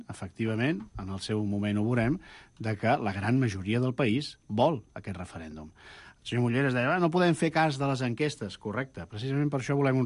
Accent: Catalonia, Spain; el que jo considero que és el meu poble, que no és Espanya, que és Catalunya

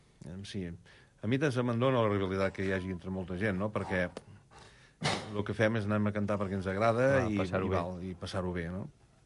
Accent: Sant Feliu de Guíxols, Catalonia, Spain; Som de Sant Feliu de Guíxols i a Palamós no hi hem estat mai.

